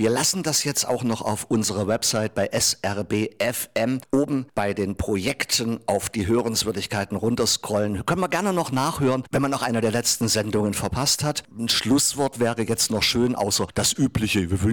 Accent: Saalfeld, Thuringia, Germany; dann fragt man mich, wo kommst du überhaupt her? Und ich sage Saalfeld

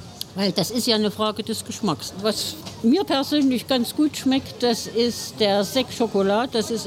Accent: Saalfeld, Thuringia, Germany; Also ich komme aus Saalfeld.

